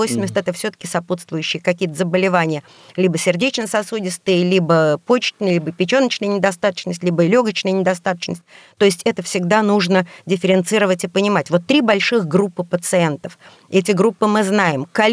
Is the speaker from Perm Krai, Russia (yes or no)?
no; Moscow, Russia; Ну, если спросите и про Москву, расскажу, конечно, это мой родной город.